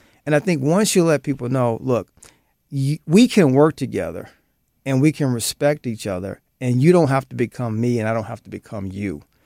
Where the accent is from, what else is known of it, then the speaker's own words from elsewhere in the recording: Missouri, United States; So you take Missouri, my home state.